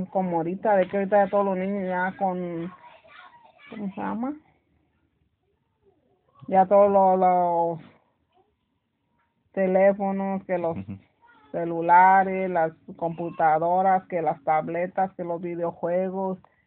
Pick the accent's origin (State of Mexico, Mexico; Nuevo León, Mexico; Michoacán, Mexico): Michoacán, Mexico; Villamar; Pues nací en México, en el estado de Michoacán. Soy del pueblo, se llama Villamar.